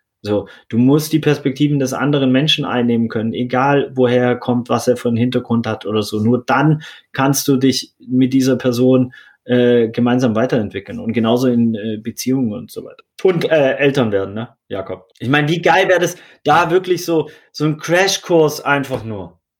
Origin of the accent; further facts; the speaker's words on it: Baden-Württemberg, Germany; Also ich bin ja in Baden-Württemberg im wohlbehüteten Schwabentum aufgewachsen und dann mein Vater war Arzt